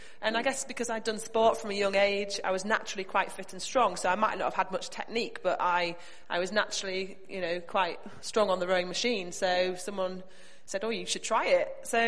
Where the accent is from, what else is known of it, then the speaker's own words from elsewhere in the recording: Yorkshire and the Humber, United Kingdom; Yeah, I grew up in Yorkshire, in a sporty home.